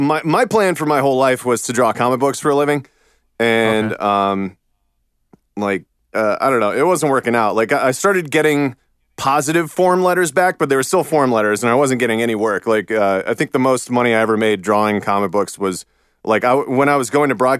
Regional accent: Akron, Ohio, United States; Like, I love Ohio. I'm from Akron, Ohio. Same birthplace as LeBron James

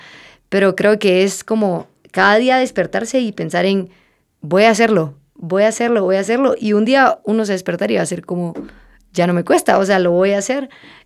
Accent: Guatemala; esos somos los guatemaltecos, pues podemos llegar a lugares a donde no nos imaginamos

